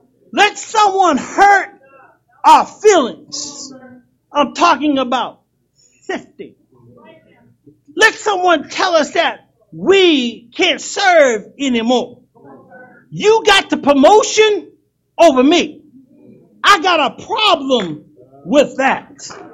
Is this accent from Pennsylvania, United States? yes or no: yes; Pennsylvania, United States; now in Virginia, United States; I'm from Pennsylvania, and we have a way. We know how to drive. I'm just going to say, we know how to drive. But I come to find out when me and my wife migrated to Virginia